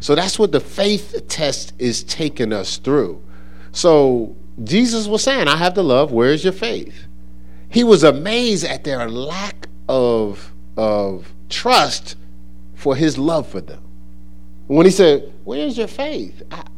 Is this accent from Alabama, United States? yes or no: no; New Jersey, United States; growing up in New Jersey